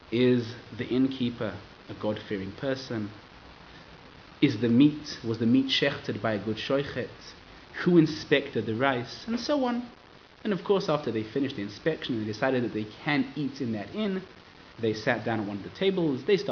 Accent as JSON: {"language": "English", "country": "Israel", "tie": "born there", "second_language": "English", "said": "since I was born in Israel, I am not a fluent English speaker."}